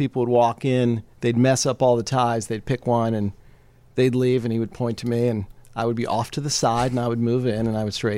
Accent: Cincinnati, Ohio, United States; I grew up in Cincinnati, actually. And my mom was a teacher. My dad was an accountant.

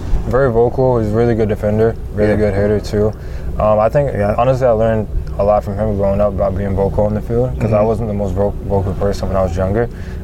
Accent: Georgia, United States; Like growing up in Georgia, like, I haven't really had to go out to like different states to like find tournaments and stuff.

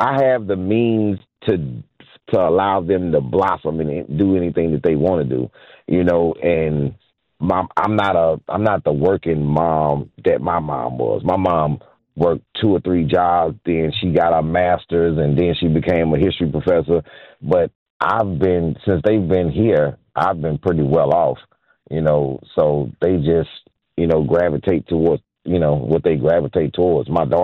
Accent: Houston, Texas, United States; I didn't grow up on that side. I grew up on the McGregor side.

